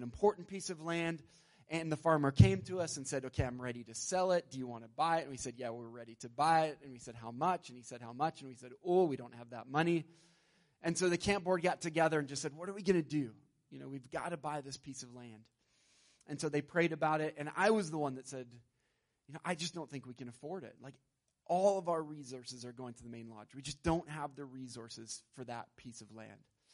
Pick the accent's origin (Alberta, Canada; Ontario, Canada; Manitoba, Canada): Alberta, Canada; Spruce Grove; I grew up in Spruce Grove, just down the road from here, in an NAB church.